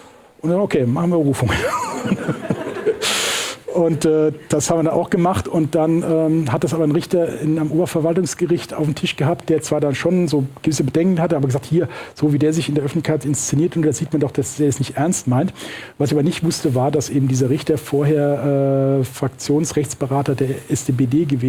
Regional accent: Rhineland-Palatinate, Germany; now in Cologne, Germany; ich bin gebürtiger Pfälzer, was soll denn das? Was soll denn hier der Rheinländer da, der Jeck? Gut, ich wohne auch in Köln, so ist es nicht.

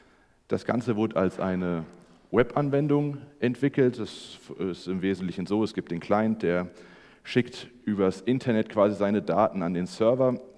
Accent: Darmstadt, Hesse, Germany; In Darmstadt, der Gegend, wo ich herkomme

